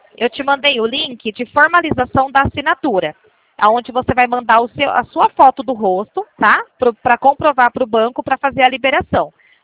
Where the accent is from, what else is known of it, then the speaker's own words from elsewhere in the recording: Americana, São Paulo, Brazil; Eu sou aqui da região de Americana, aqui do interior de São Paulo.